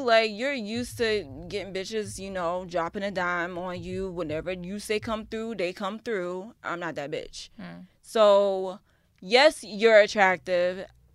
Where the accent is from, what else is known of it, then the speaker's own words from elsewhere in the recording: Jacksonville, Florida, United States; being that I am from Jacksonville, like, I'm usually, like, I still got, like, a sore thumb.